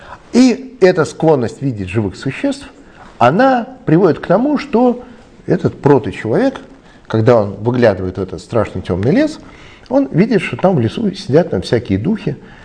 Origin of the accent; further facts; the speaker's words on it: Russia; born there; Я родился в конце 20 века в России, и я знаю, что Земля на самом деле шар.